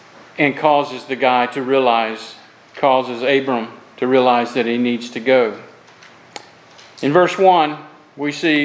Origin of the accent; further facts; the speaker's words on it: Florida, United States; I grew up in Florida. We would have big ant beds.